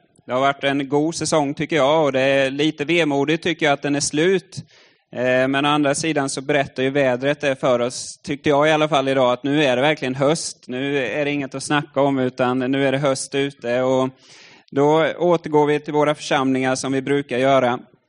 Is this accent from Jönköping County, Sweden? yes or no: yes; Furusjö, Jönköping County, Sweden; nere i Furusjö där jag kommer ifrån. Så jag har verkligen vuxit upp i kyrkan.